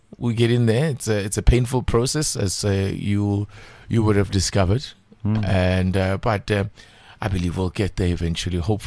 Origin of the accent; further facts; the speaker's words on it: Pretoria, Gauteng, South Africa; born there; I was born in Lady Selborne. What was Lady Selborne? There was a hospital there on your way to Mabopane. That's where I was born. But my parents were living in Attridgeville at the time. So I lived there until I had to go to school